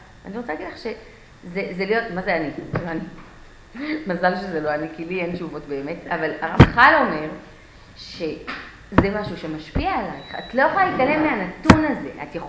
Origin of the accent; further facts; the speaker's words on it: Ra'anana, Central District, Israel; אני גדלתי ברעננה, בהמשך, אחרי שעלינו לארץ, גדלתי ברעננה, והיינו הדתיים היחידים בבניין